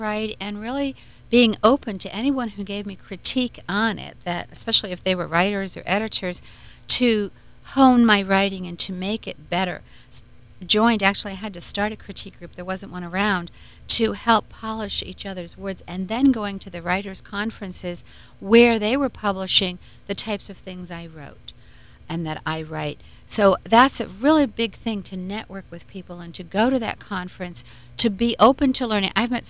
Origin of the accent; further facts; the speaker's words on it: Connecticut, United States; As I said, I grew up in Connecticut with dairy farming.